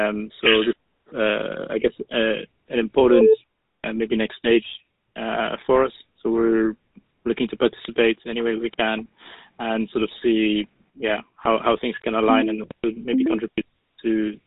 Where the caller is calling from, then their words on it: London, United Kingdom; I'm joining from London.